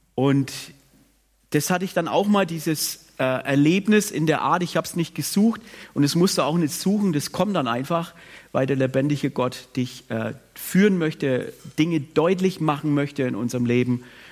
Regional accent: Bavaria, Germany; Ich komme ursprünglich aus dem Frankenland. Was heißt ursprünglich? Ich komme gerade aus dem Frankenland. Dort lebe ich auch.

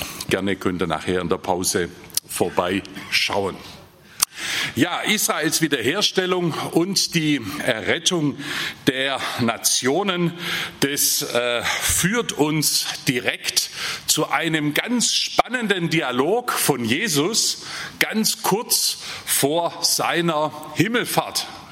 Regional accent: Baden-Württemberg, Germany; accent: southwestern German; wie man meiner Sprache schon anhört, komme ich auch aus dem Südwesten Deutschlands, ein bisschen aus diesem anderen Teil. Aber ich bin ein Nordschwarzwälder

